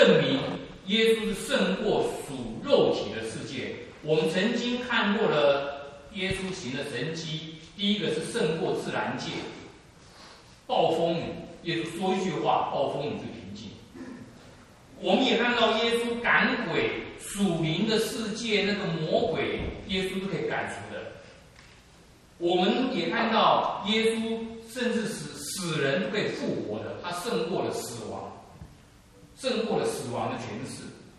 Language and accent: Chinese; China; 你我中国人就没有什么大不了